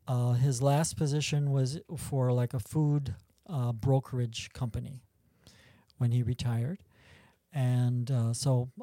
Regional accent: Indiana, United States; born there; also born or lived in Wisconsin; And I was born in Indiana. My brother was already 3 years old at that time when we moved from Wisconsin.

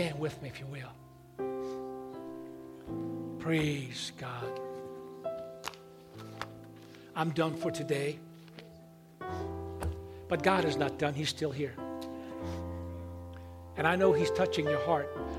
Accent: Hungary; English is a second language; I'm Hungarian. English is my second language.

